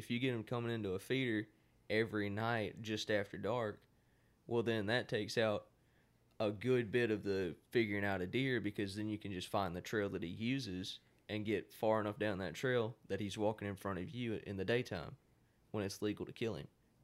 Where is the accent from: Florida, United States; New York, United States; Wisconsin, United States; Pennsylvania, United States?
Florida, United States; Even in Florida, like I'm from Florida, I've hunted a good bit in Florida, a decent bit.